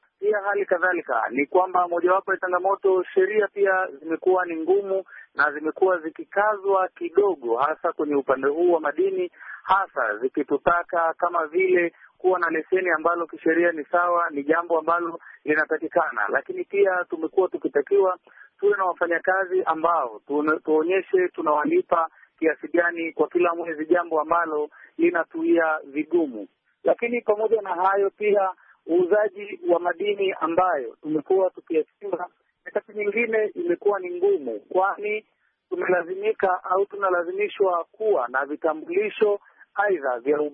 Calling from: Simanjiro, Manyara, Tanzania; napiga simu kutoka Orkestment Simanjiro Manyara.

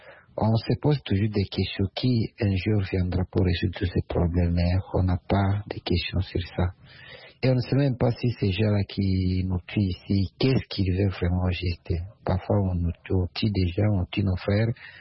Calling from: Bunia, Ituri, DR Congo; toujours votre auditeur de l'Ituri, de la République démocratique du Congo, en ville de Bounia.

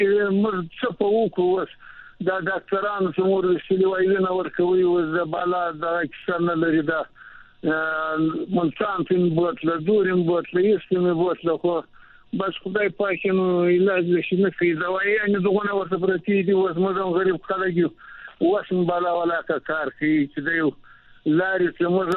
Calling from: Quetta, Balochistan, Pakistan; ما د کوټې څخه.

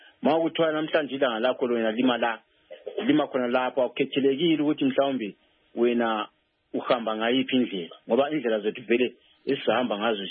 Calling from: Botswana; I'm calling from Botswana.

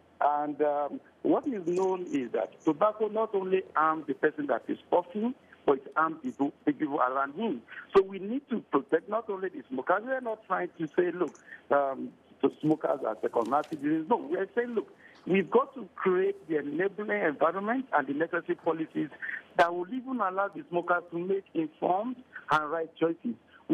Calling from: Abuja, Federal Capital Territory, Nigeria; I'm taking this call from Abuja in Nigeria.

